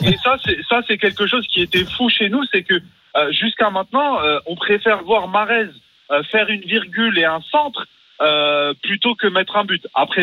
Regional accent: Algeria; Moi j'ai grandi en Algérie. Et j'ai appris à jouer au foot en Algérie, à l'école, dans la rue et tout ça.

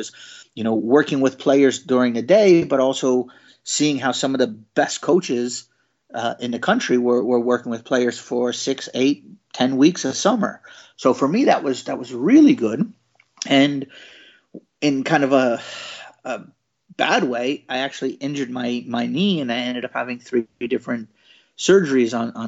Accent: California, United States; also born or lived in New York; I grew up, I was born just outside New York City, but I pretty much grew up in California. And, you know, that for me was where I learned the game.

